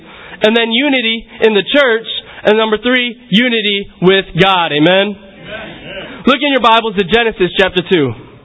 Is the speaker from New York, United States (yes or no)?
yes; Syracuse, New York, United States; I'm from Syracuse. But I know a lot of us from Syracuse, we're unified on